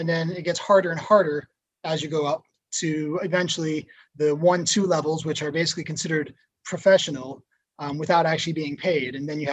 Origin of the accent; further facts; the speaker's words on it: Brooklyn, New York, United States; now in Tulsa, United States; It's, you know, Tulsa is a little big city. I'm originally from Brooklyn. So I'm used to big cities.